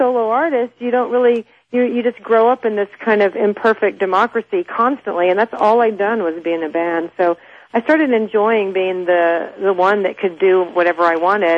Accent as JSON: {"language": "English", "region": "Texas", "country": "United States", "said": "and I'm from Texas, so I grew up really into blues and a lot of crossing over."}